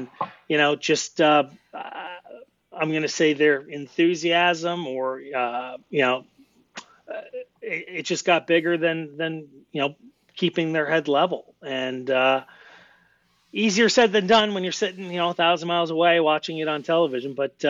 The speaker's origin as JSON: {"language": "English", "country": "Canada", "said": "Well, I mean, being Canadian, right, that is heart and soul."}